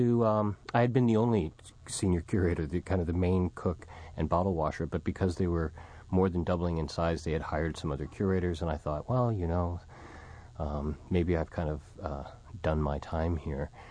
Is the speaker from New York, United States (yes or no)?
yes; New York, United States; I'm originally a New Yorker, but I got hooked on Jazz Fest